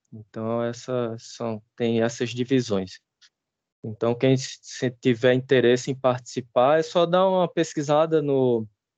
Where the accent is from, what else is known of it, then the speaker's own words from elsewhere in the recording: Campina Grande, Paraíba, Brazil; moved away as an adult; No doutorado, aí eu saí de Campina Grande, fui morar, a primeira vez que você vai morar fora da sua região, né? Dos seus parentes, e eu fui para São José dos Campos, no interior de São Paulo.